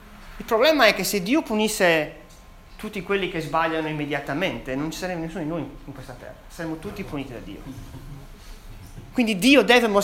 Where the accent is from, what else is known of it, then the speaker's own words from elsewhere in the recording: Sardinia, Italy; io sono sardo, la polenta non è una cosa che noi mangiamo.